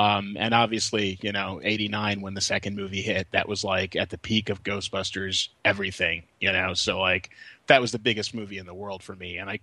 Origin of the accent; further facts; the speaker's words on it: Brooklyn, New York, United States; there was a video rental store next to Kings Plaza in Georgetown, where I grew up in Brooklyn.